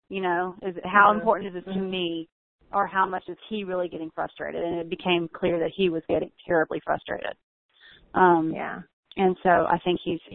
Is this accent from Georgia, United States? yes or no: yes; Augusta, Georgia, United States; I'm from Augusta, Georgia.